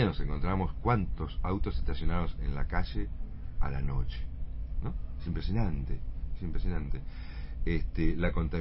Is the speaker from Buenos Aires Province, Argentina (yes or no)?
yes; La Plata, Buenos Aires Province, Argentina; Pero los que nacimos en La Plata, la queremos mucho